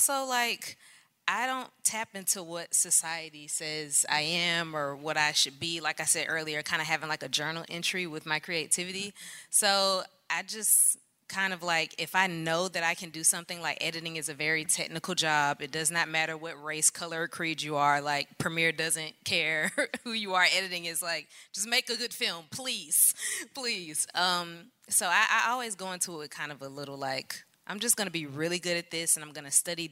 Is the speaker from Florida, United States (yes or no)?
yes; Florida, United States; I grew up in South Florida where literally it was like, everybody's football, basketball, track.